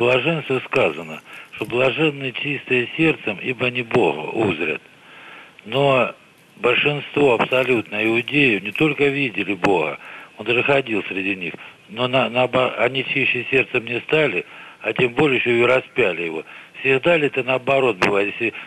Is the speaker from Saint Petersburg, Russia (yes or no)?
no; Belgorod, Belgorod Oblast, Russia; Я из Белгорода